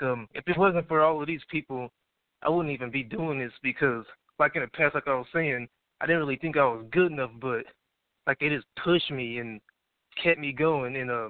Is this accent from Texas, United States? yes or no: no; Okmulgee, Oklahoma, United States; you know, I'm from Oklahoma, a small town, Okmulgee, Oklahoma, so there's not too many opportunities around here unless you, like, go to Tulsa or Oklahoma City.